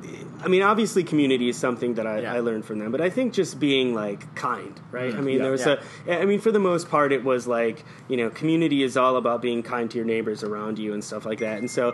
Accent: New York, United States; growing up in New York, I had Donald Trump jammed down my throat

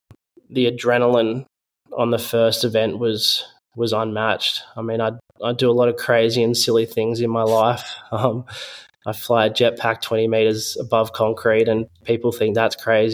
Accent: Australia; And being an Australian athlete was a big disadvantage.

